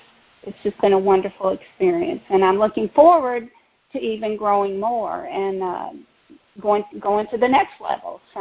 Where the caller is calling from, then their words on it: Kentucky, United States; I'm calling from Kentucky, and I'm a first-time caller.